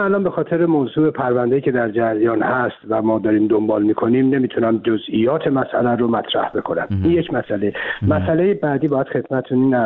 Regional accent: Iran; ما به عنوان یک ایرانی وظیفمون چیه؟

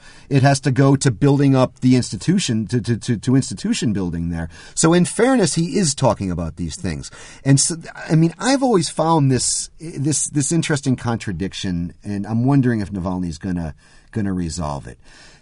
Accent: United States; But I am definitely an American patriot, right?

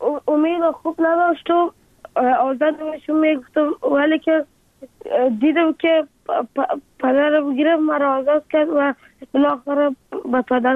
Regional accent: Afghanistan; افغانستان و وطن خودم را بسازم.

